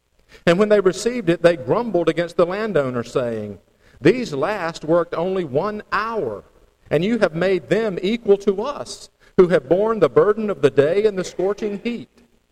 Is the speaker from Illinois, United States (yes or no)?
no; Lexington, North Carolina, United States; When I was a teenager growing up in Lexington, North Carolina, middle school, high school age